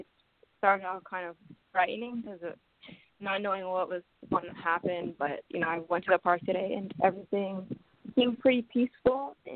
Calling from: Columbus, Ohio, United States; I'm calling from Columbus, Ohio.

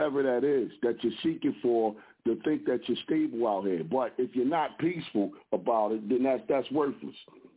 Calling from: Philadelphia, Pennsylvania, United States

